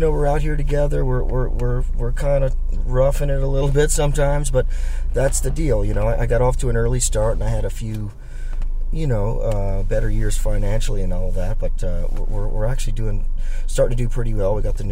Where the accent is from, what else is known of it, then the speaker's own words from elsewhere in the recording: Atlanta, Georgia, United States; We're from Atlanta, so we started in Atlanta.